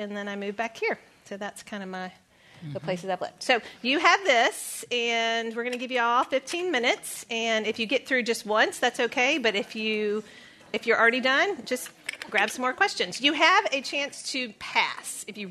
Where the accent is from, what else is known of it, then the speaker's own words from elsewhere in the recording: Brentwood, Tennessee, United States; also born or lived in Dixon; So I was born in Brentwood, Nashville, Tennessee. I'm a Tennessean. So I lived in Dixon, Tennessee for a little bit on a farm, which is back then, it was the middle of nowhere. Then moved to Brentwood, Tennessee.